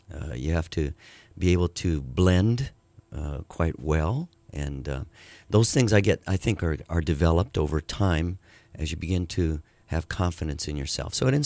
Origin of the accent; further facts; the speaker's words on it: Hawaii, United States; also born or lived in Denver, United States; left Hawaii when she was pregnant for me. Came back to Hawaii when I was just about 11, 12. But from the age of birth in Colorado, Denver, Colorado, to that date